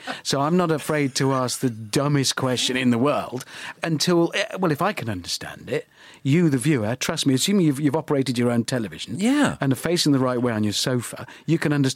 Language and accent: English; Birmingham, West Midlands, United Kingdom; I'm from Birmingham, but kind of global.